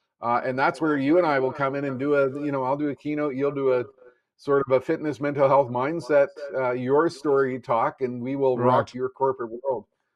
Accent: Canada; I'm Canadian.

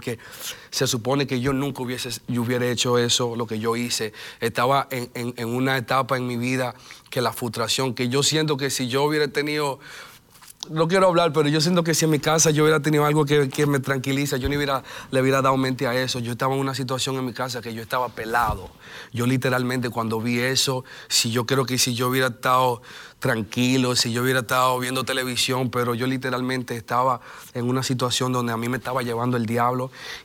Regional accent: New York City, New York, United States; also born or lived in Dominican Republic; Yo nací en República Dominicana, pero toda mi vida vengo radicando en la ciudad de Nueva York.

